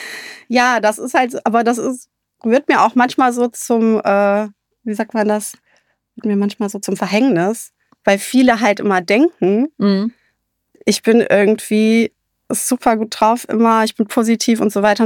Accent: Rhineland-Palatinate, Germany; Ich bin in der Eifel groß geworden.

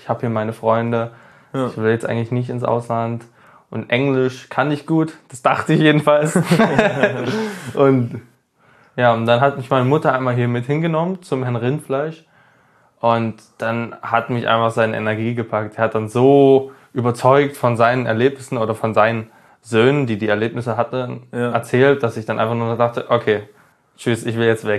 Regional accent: Dresden, Saxony, Germany; Ich komme aus Dresden und war jetzt ein Jahr in Amerika, in USA, Texas.

